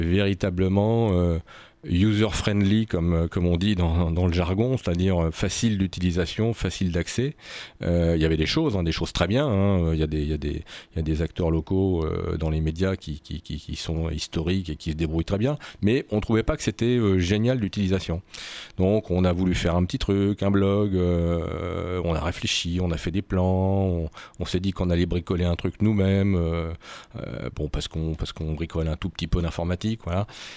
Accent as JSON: {"language": "French", "town": "Vendôme", "region": "Centre-Val de Loire", "country": "France", "lives_now": "Chambray-lès-Tours, France", "said": "j'ai 52 ans, je suis chambrésien depuis maintenant plus de 16 ans. Je suis originaire de Vendôme, donc c'est pas très très loin de l'Indre-et-Loire et de Tours."}